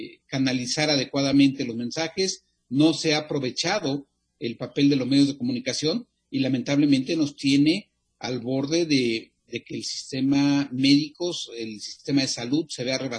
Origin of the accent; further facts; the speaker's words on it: Mexico; mostrar una vez más que como mexicanos podemos salir adelante